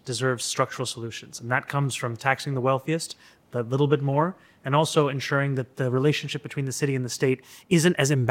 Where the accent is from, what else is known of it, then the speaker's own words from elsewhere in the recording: New York City, New York, United States; When, as I grew up here, I understood, and so many others did, that there is no tension in those identities.